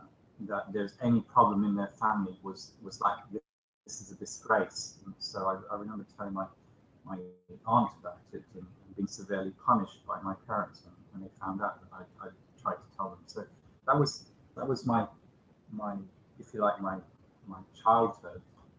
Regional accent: London, United Kingdom; in Hackney.

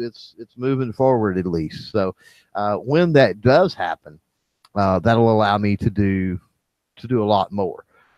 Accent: Texas, United States; I know that's a double negative, but I'm from Texas.

